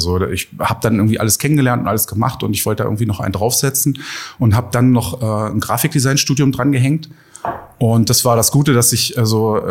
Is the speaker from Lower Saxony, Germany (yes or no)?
yes; Nordstemmen, Lower Saxony, Germany; Ich bin in Nordstemmen groß geworden und da auch zur Schule gegangen.